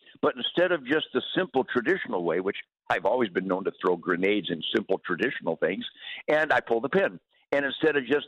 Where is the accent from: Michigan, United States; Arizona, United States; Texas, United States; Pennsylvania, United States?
Michigan, United States; Detroit; Mark, I'm from Detroit. Mark, I'm a soul brother.